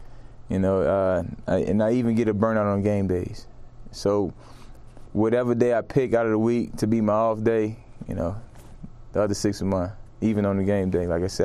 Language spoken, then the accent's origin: English; New Orleans, Louisiana, United States; and I'm from New Orleans, so I know what it feels like, you know, to run from hurricanes